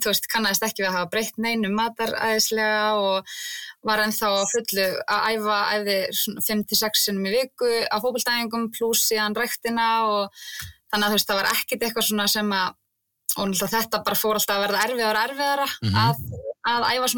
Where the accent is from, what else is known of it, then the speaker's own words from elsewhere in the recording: Fáskrúðsfjörður, Eastern Region, Iceland; also born or lived in Reykjavík / Egilsstaðir; Ég 34 ára, fæddist í Reykjavík 21. september 1989 og yngsta barn foreldra minna og þrjá eldri bræður ólst upp á Fáskrúðsfirði, bara alla mína tíð og fer svo í menntaskólan Egilsstaði þar sem ég kynntist manninum mínum og núna búum við á Fáskrúðsfirði